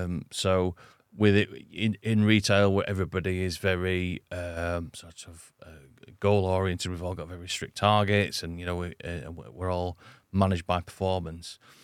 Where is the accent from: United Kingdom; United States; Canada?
United Kingdom; Huddersfield, Yorkshire and the Humber; Originally, I'm West Yorkshire born and bred, Huddersfield, and that's where my family still is.